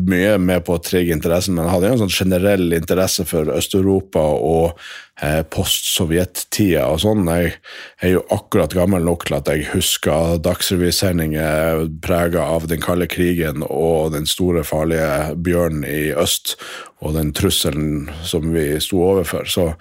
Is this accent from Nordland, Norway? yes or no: yes; Nordland, Norway; now in Oslo, Norway; Ja, jeg vokste opp i Lofoten, studerte litt statsvitenskap i Tromsø, og jobbet mye med politikk og kommunikasjon her i Oslo